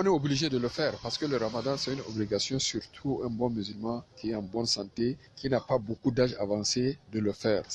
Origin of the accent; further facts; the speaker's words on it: Central African Republic; que la paix revienne chez nous en République centrafricaine.